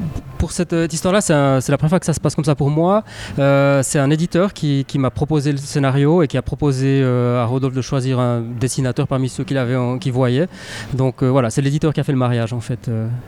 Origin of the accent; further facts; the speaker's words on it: La Chaux-de-Fonds, Neuchâtel, Switzerland; now in Neuchâtel, Switzerland; Alors je suis originaire de la Chaux-de-Fonds, maintenant j'habite à Neuchâtel, mais ça reste assez local.